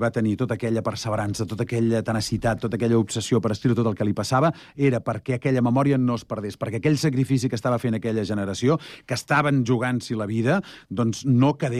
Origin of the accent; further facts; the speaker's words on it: Terrassa, Catalonia, Spain; jo, a veure, sempre m'he declarat terrassenquista, perquè no només sóc terrassenc, sinó que sóc activista de Terrassa.